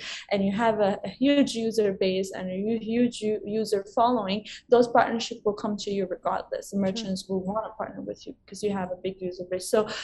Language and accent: English; Italy; I'm from Italy, but originally I'm from Morocco. So my dad's Moroccan.